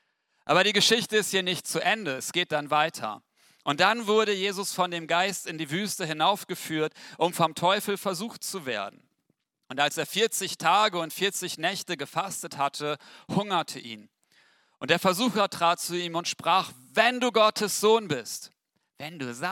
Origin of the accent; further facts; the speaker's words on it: Weener, Lower Saxony, Germany; ich komme aus Wehna. Das ist die Metropole Ostfrieslands, genau genommen des Rheiderlands. Wenn man noch ein bisschen weiter fährt, fällt man von der Erdplatte und landet im Nirgendwo oder in Holland.